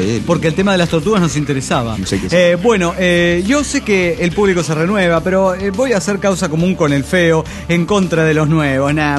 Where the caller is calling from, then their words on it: Nezahualcóyotl, State of Mexico, Mexico; de Netzahualco, allá de México.